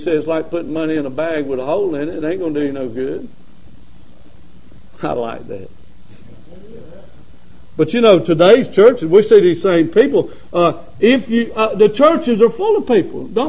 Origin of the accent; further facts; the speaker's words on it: Lancaster, South Carolina, United States; I'm from Lancaster. I grew up in Lancaster, educated in South Carolina schools.